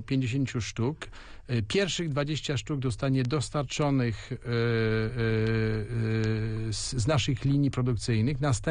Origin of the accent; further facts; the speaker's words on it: Łódź, Łódź Voivodeship, Poland; No to jako Łodzianin, jako Polak, moim marzeniem jest